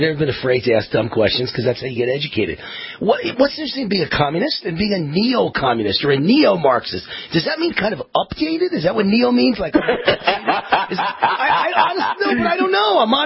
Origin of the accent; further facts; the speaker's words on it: Mount Vernon, New York, United States; because I'm from Mount Vernon, New York. The two of us are from the same town.